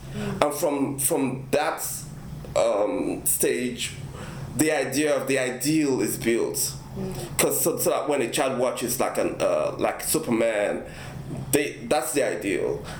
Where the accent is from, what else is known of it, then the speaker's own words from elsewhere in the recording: Nigeria; I'm African, I'm Nigerian, and I grew up in that culture where, a witch could be a vampire.